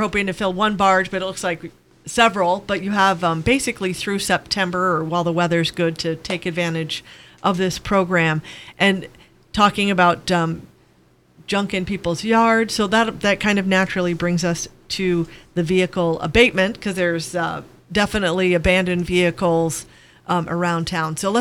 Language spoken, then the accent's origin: English; California, United States; now in Valdez, United States; but in other places, like I'm from California, you pay for everything.